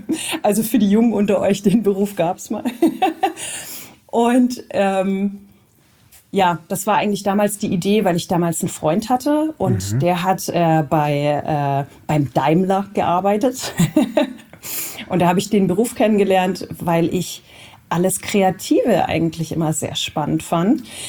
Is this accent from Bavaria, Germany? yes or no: no; Sindelfingen, Baden-Württemberg, Germany; also born or lived in Karlsruhe; Ja, ich komme ursprünglich aus Sindelfingen und bin 91 nach Karlsruhe gezogen.